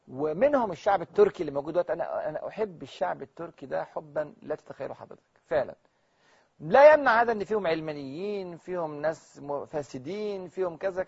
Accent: Egypt; أنا مصري وأفتخر أن أنا مصري، بس مصري مسلم وأفتخر أن أنا مسلم

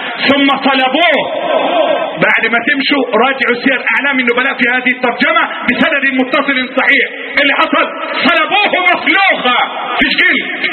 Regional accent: Egypt; اللهم احفظ بلدنا مصر.

